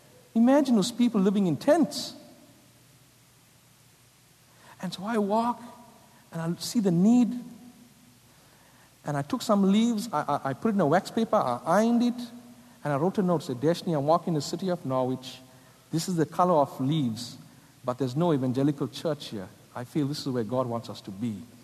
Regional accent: South Africa; now in United States; born and brought up in South Africa

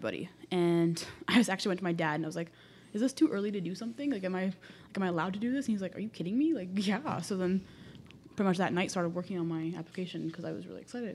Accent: Edmonton, Alberta, Canada; I'm from Edmonton.

